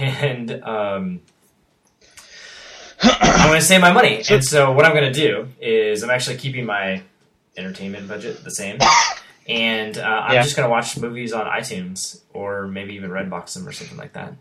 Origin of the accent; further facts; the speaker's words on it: Los Gatos, California, United States; They're based in Los Gatos, and I was born and raised in Los Gatos.